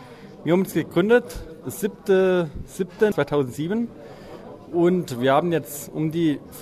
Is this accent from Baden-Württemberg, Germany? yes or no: yes; Villingen-Schwenningen, Baden-Württemberg, Germany; Wir sind aus dem Schwarzwald, Villingen-Schwenningen, zwischen Stuttgart und Bodensee, sage ich immer. Das ist direkt in der Mitte. Bei uns im Verein, also im Ort überhaupt, 600 Einwohner.